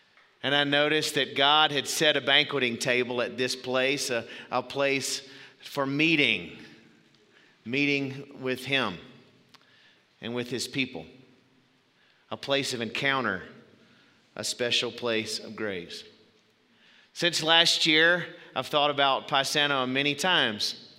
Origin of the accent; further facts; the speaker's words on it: Southeast, United States; I'm from the Southeast. I'm a little bit sensitive about this, y'all.